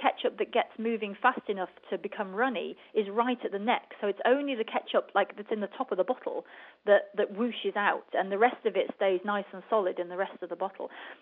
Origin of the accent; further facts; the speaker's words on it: United Kingdom; I'm British, right? So I think about tea.